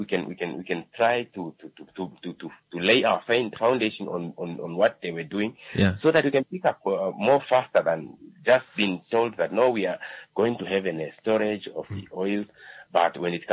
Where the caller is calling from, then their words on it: Windhoek, Khomas, Namibia; I'm calling you from Windhoek.